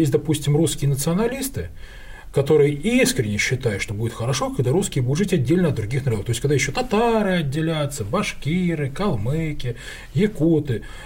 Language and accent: Russian; Kharkiv, Kharkiv Oblast, Ukraine; also born or lived in Khabarovsk, Russia / Petropavl, Kazakhstan / Ganja, Azerbaijan; А я человек советский. То есть я жил в Харькове, я родился в Хабаровске, я жил, кстати, в Северном Казахстане, это вот Петропавловск-Казахский, жил в Кировабаде, это нынешняя Гянджа. Но их я, правда, уже не помню совершенно. Но вот Харьков помню хорошо